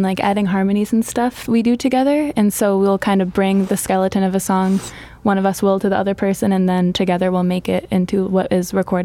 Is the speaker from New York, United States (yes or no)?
yes; Herkimer, New York, United States; And I'm from Herkimer, New York.